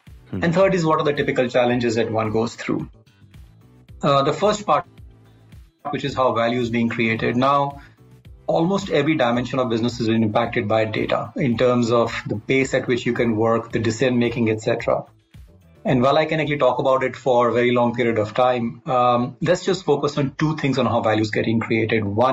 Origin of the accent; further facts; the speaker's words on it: Delhi, India; also born or lived in Kashmir; I'm born and brought up in Delhi, largely, though I must say I spent some time in Kashmir.